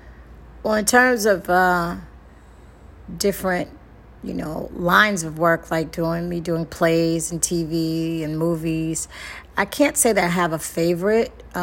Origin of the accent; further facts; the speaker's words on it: New York, United States; My fondest memories of growing up in New York is the music and the food, and culturally, I always said there's no place like New York